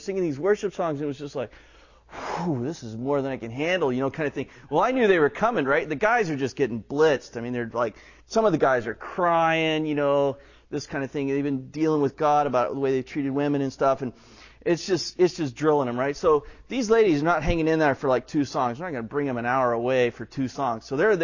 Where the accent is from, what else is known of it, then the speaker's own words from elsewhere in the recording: United States; maybe I'm a Christian because I grew up in America to parents that had been believers.